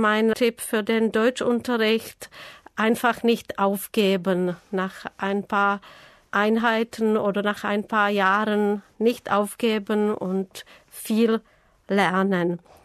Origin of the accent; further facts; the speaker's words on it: České Budějovice, South Bohemian Region, Czechia; Ich komme aus Tschechien, aus der Stadt Budweis in Südböhmen.